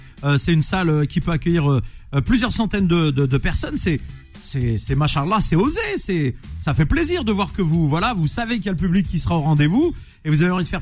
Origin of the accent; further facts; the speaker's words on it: Algeria; je suis algérien